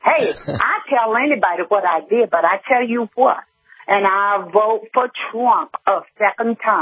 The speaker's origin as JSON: {"language": "English", "region": "Texas", "country": "United States", "tie": "born or raised there", "said": "I am, and I am of color. I mean, born and raised in Texas."}